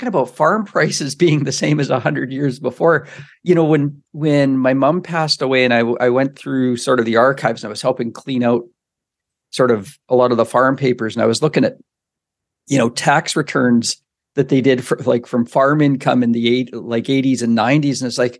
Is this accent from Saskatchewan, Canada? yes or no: yes; Regina, Saskatchewan, Canada; where I was growing up in Regina, you know.